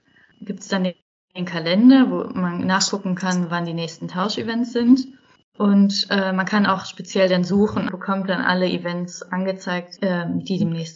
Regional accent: Wuppertal, North Rhine-Westphalia, Germany; Ich bin aus Wuppertal, das ist eine Stadt im Westen von Deutschland.

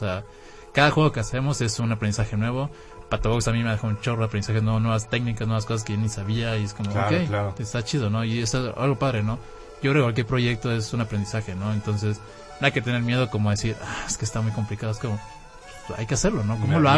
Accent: Tabasco, Mexico; acá soy de Tabasco.

